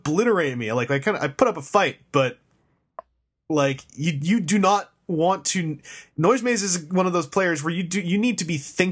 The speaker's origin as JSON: {"language": "English", "town": "Toronto", "region": "Ontario", "country": "Canada", "said": "or it could tell I was from Toronto, so it said, or local pickup at Snakes and Lattes."}